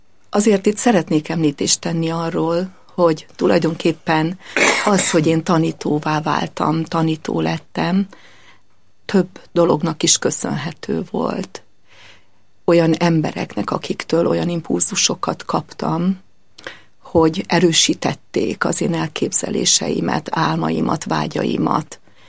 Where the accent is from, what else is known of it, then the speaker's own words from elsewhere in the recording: Kenézlő, Borsod-Abaúj-Zemplén, Hungary; közeli kistelepülésen, Kenészlőn. Általános iskolai tanulmányaimat is itt végeztem, paraszti családból származom, római katolikus paraszti családból